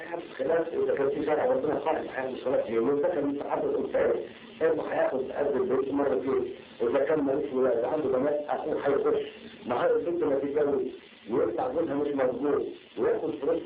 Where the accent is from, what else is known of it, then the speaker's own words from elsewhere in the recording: Alexandria, Alexandria Governorate, Egypt; قصه حدثت عندنا في اسكندريه